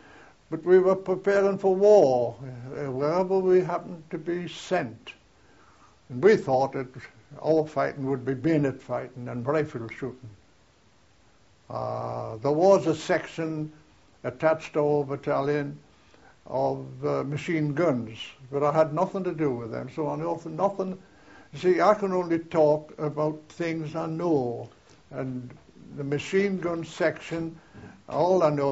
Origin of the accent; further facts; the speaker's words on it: North East England, United Kingdom; No, I'm a Northumbrian. I'm proud to be a Northumbrian, same as all the other fellows from Northumberland.